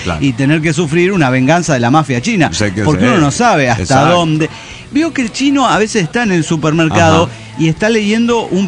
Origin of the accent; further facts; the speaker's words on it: Azul, Buenos Aires Province, Argentina; de Azul Argentina.